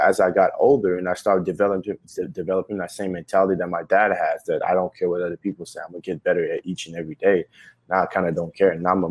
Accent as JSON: {"language": "English", "country": "Canada", "tie": "born or raised there", "said": "growing up in Canada"}